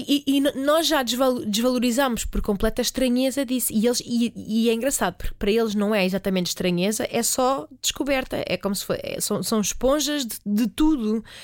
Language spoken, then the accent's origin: Portuguese; Alentejo, Portugal; born there; Nasci no Alentejo, imagina lá, no meio dos sobreiros, no meio daquela paisagem